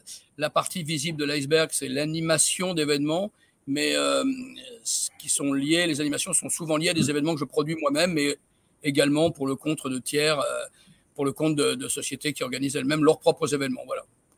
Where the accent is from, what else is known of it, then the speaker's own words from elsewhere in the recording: Nanterre, Île-de-France, France; born there; Alors, je suis né à Nanterre